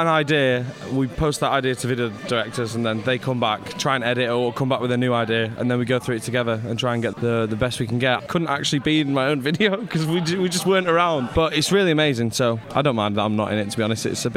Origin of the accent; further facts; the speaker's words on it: Scotland, United Kingdom; born there; I was born in Scotland